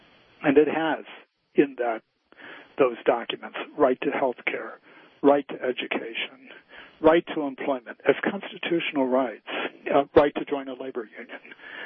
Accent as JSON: {"language": "English", "town": "Cincinnati", "region": "Ohio", "country": "United States", "tie": "born or raised there", "lives_now": "Illinois, United States", "said": "I grew up in Cincinnati. We took all our vacations in Michigan. I live in Illinois."}